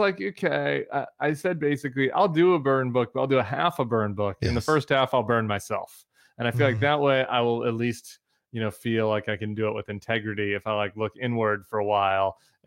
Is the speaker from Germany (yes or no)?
no; Denver, Colorado, United States; I'm a Nuggets head. I'm from Denver, but New Orleans has been a good move for us.